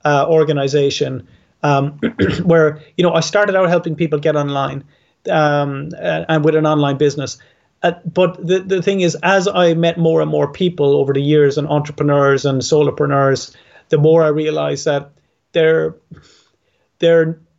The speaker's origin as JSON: {"language": "English", "country": "Ireland", "said": "And I'm Irish. We're so allergic to anything that's salesy."}